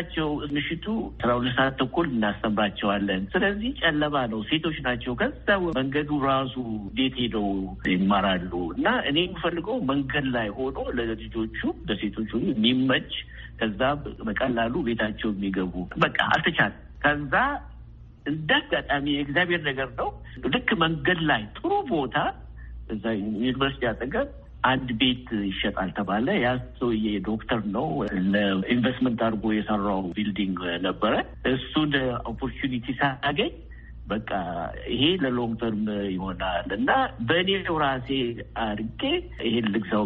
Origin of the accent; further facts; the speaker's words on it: Oromia, Ethiopia; born there; አባቴ፣ ዘመዶቼ ያሳደጉን በኢትዮጵያዊነት ነው። ደፍነትሊ የተወለድኩት ኦሮሞ ኤሪያ ነው። ግን ኦሮሞ ኤሪያም እንኳን አይባልም። ይገርምሃል፣ የሁሉ ሰው ያለበት ነበረ። ጉራጌዎች አሉ፣ አማራ አለበት፣ ኢቨን ትግሮችም የተወሰኑ ነበሩ።